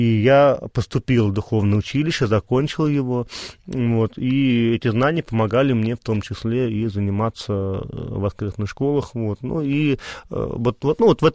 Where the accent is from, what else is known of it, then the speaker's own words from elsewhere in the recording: Volgograd Oblast, Russia; я сам не из Волгограда, сам из области